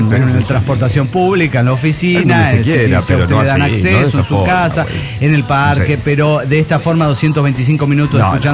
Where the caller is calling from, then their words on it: Tapachula, Chiapas, Mexico; de Tapachula, Chapa.